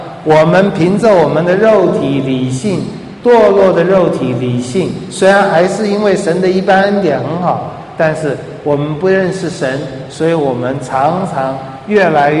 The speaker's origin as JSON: {"language": "Chinese", "country": "China", "said": "这个比喻我们中国人应该最喜欢，因为中国人很会，也很喜欢赚钱，也很爱钱。"}